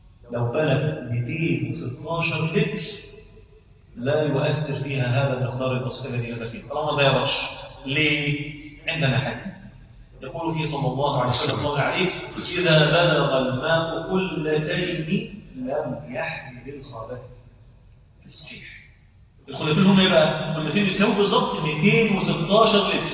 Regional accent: Egypt; اصبح عندنا في مصر ده ايه؟

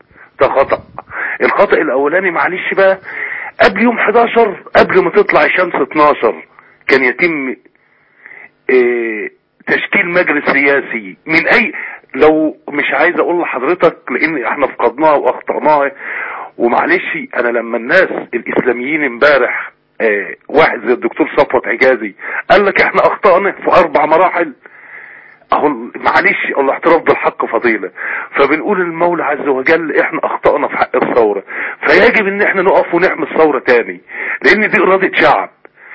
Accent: Egypt; احنا مصريين، احنا احفاد الفراعنة

